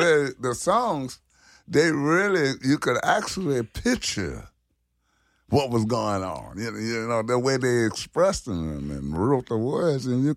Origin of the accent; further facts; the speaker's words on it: Louisiana, United States; I grew up in the Garden District up on Durban, between First and Second.